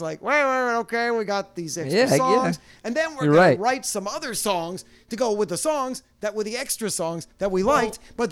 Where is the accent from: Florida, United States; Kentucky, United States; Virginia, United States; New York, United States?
New York, United States; and I'm interrupting personally because I'm a New Yorker